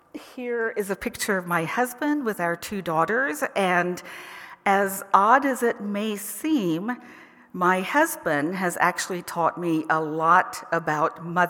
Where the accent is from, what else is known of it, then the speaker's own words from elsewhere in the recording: Tennessee, United States; a few years back when we were in Tennessee, my home state, and we were dealing with very hard matters related to Parkinson's and stroke and home care